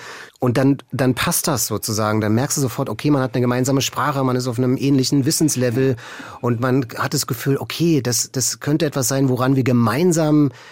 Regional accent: East Germany, Germany; Also zu sagen, ich komme aus dem Osten.

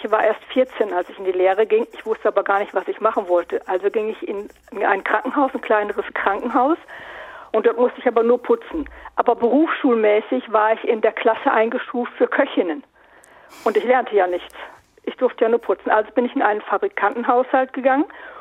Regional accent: North Rhine-Westphalia, Germany; ich komme aus Nordrhein-Westfalen. Dort gab es Sauerkraut durcheinander, dort gab es, was gab es sonst? Einfach Eintöpfe. Ich bin mit Eintöpfen groß geworden.

